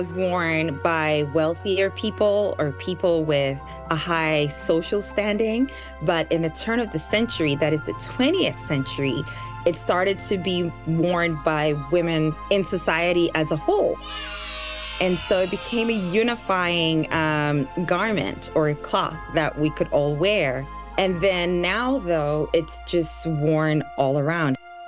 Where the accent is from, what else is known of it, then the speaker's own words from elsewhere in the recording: Tanzania; first language Swahili; English is a second language; That's right. I come from Tanzania